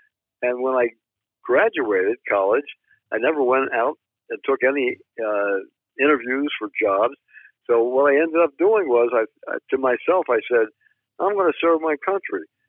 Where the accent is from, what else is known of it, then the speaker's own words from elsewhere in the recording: Drexel Hill, Pennsylvania, United States; also born or lived in Bryn Mawr; Well, I was born in Bryn Mawr, Pennsylvania, and I grew up basically in an area called Drexel Hill, Pennsylvania, and that's where I went to high school in Upper Darby.